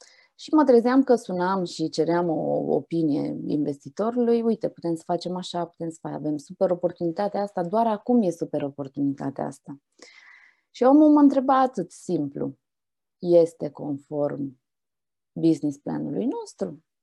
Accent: Romania; modul în care suntem noi construiți ca și români

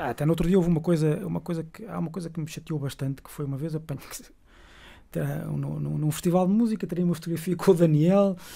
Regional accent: Viseu, Portugal; Porque eu vivi, cresci em Viseu, ainda grande parte da minha base familiar é lá, e portanto, boa parte, por cima agora na pandemia, concentrei-me muito, sempre nos lockdowns em Viseu. Portanto, eu sou de Viseu, andei na escola pública.

